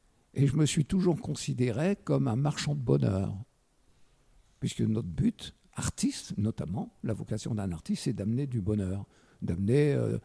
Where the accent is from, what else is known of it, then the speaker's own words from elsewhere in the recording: Hauts-de-France, France; moi je suis originaire du Nord, papa ouvrier, maman à la maison, comme c'était beaucoup le cas.